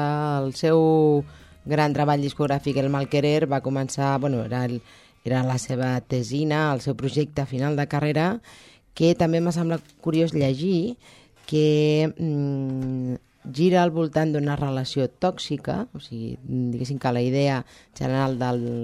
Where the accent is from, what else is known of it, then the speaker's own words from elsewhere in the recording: Barcelona, Catalonia, Spain; Bueno, jo com soc de Barcelona considero que està aquí a prop.